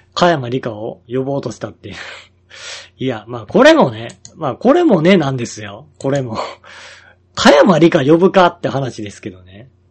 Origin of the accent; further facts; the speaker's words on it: Nara, Japan; まあ、僕らは奈良ですからね。まだね、隣大阪やからね、なんとかなってるっていう